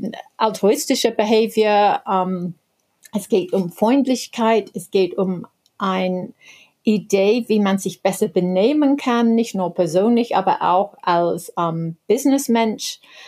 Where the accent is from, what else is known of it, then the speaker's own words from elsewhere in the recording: Ireland; German is a second language; Ja, ich bin eigentlich aus Irland